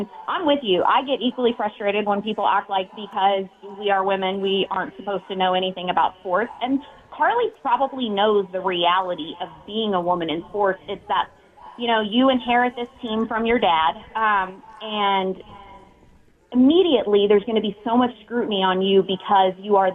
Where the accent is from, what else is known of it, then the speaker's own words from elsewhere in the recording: Indianapolis, Indiana, United States; And I'm from Indianapolis originally. I'm not a Colts fan.